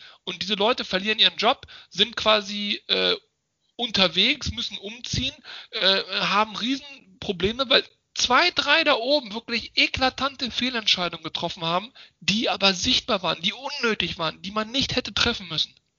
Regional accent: Bennigsen, Lower Saxony, Germany; also born or lived in Hanover; ich komme aus Bennigsen gebürtig, also gebürtig aus Hannover, weil da war die Klinik, aber ich meine, ich bin in Bennigsen aufgewachsen, das ist so 20, 25 Minuten weg von Hannover.

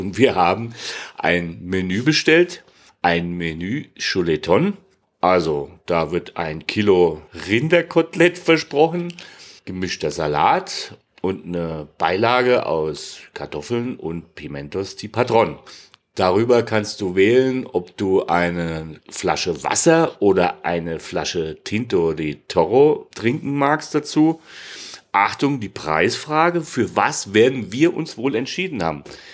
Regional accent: Hesse, Germany; Nee, ich bin halt Hesse.

